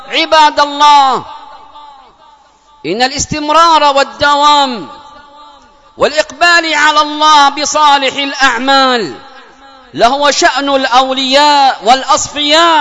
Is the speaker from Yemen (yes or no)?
yes; Yemen; اللهم احفظ بلادنا اليمن